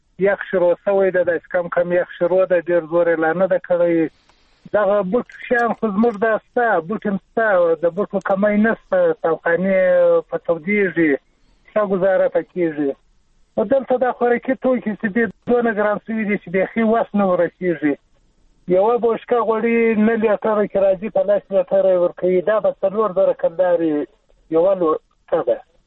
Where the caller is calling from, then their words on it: Zabul, Afghanistan; د زابل ولایت شملزو ولسوالۍ څخه خبره کوم.